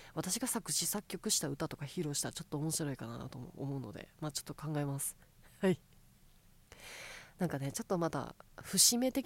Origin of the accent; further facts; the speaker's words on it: Kansai, Japan; 急なぎこちない関西弁生まれも育ちも関西です、